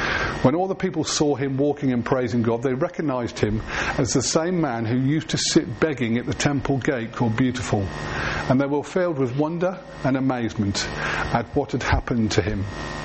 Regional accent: Worcester, West Midlands, United Kingdom; and I'm from Worcester.

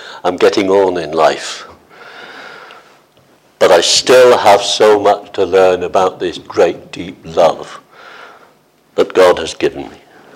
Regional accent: Worcester, West Midlands, United Kingdom; I come from Worcester.

